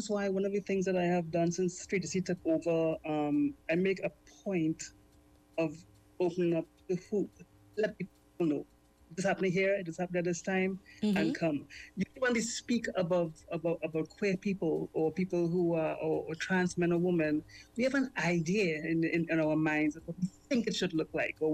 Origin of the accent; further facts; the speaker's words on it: Trinidad & Tobago; And, you know, we talk about us being part of being Trinidadian. What could be more Trinidadian than a queer, a trans man or a trans woman?